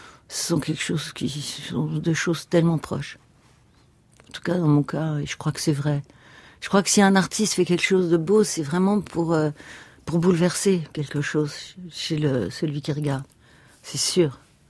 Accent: Versailles, Île-de-France, France; born there; je suis catholique, bon, je suis catholique, j'ai la foi, je suis née à Versailles

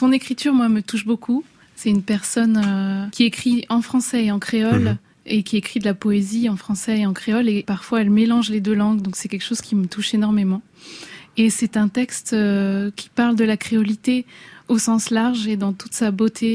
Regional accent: France; Oui, moi j'ai grandi en France métropolitaine et avec une maman de métropole. Donc à la maison, on parlait en français. Mon papa ne nous a pas parlé en créole.

